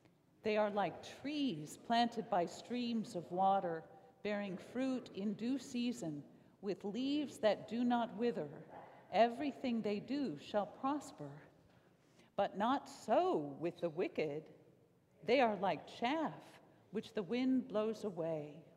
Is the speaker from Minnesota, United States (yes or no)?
yes; White Bear Lake, Minnesota, United States; when she found out that I was from White Bear Lake